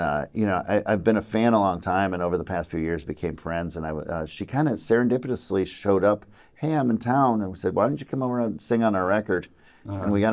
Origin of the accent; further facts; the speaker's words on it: Minnesota, United States; now in Brooklyn, United States; It's really unique growing up in Minnesota, living in Brooklyn, to go out to Joshua Tree and play a show.